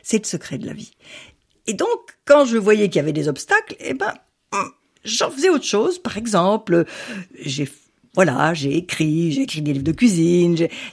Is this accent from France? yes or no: no; Russia; je suis costaud, je suis baraquée, je suis charpentée, je suis russe.